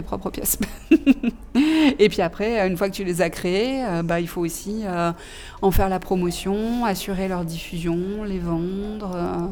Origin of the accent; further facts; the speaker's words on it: Auvergne-Rhône-Alpes, France; quand j'étais petite fille en Ardèche, dans la maison de mes grands-parents